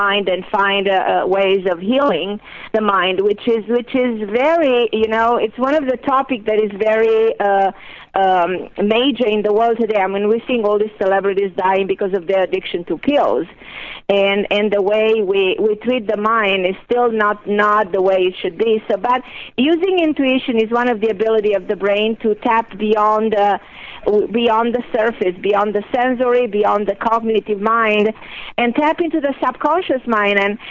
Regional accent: Romania; born there; English is a second language; I was born in Romania and preserves the Latin language more than any other language.

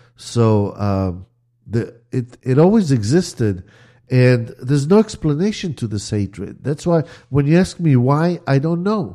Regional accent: Israel; When I was growing up in Israel as a child

